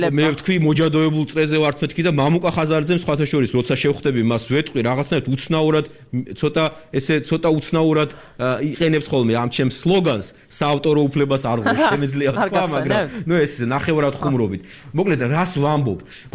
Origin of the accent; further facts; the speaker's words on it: Batumi, Adjara, Georgia; ჩემი დაკვირვებით ახლა ბათუმელი ვარ, დავიბადე, გავიზარდე, ამდენი წელი იქ ვცხოვრობ.